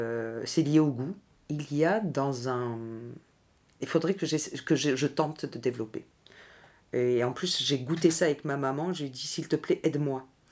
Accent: Marseille, Provence-Alpes-Côte d'Azur, France; now in Paris, France; Ou dans je dirais toujours chez moi, à Marseille.

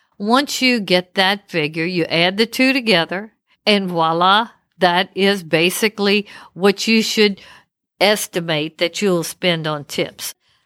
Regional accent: United States; Well, being an American, it's very hard for us to understand or believe that there are countries where you do not tip.

